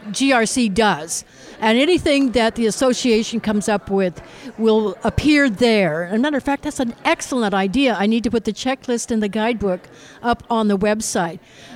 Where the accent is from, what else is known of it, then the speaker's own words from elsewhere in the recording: United States; Aha, I'm American, I said process, not process.